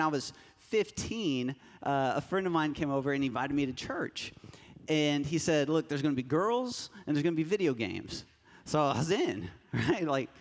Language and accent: English; Broken Arrow, Oklahoma, United States; I grew up in Broken Arrow, and I had a great childhood.